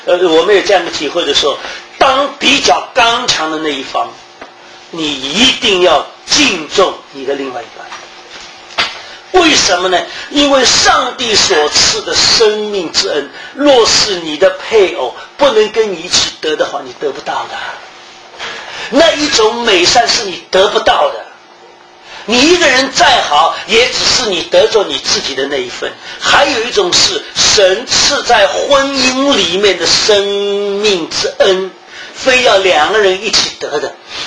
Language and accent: Chinese; Shanghai, China; 我们上海人出去的时候